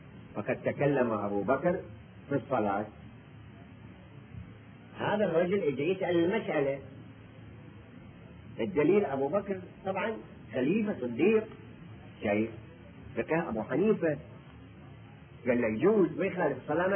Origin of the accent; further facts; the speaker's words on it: Iraq; accent: Iraqi; احنا لغتنا عراقية